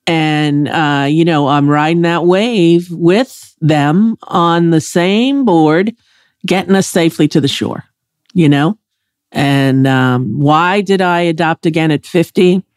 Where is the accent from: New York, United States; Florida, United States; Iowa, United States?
New York, United States; accent: New York; he was horrified by my New York accent that you love so much.